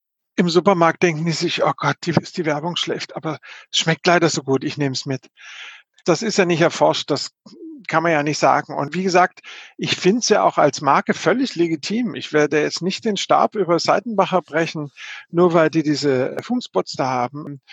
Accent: Southern Germany, Germany; ich bin im Süddeutschen groß geworden

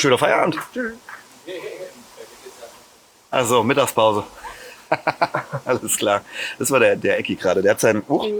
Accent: Stützerbach, Thuringia, Germany; Da kommen wir aus Stützerbach, so 2000 Menschen haben da mal früh gewohnt. Heute sind es vielleicht noch 200.

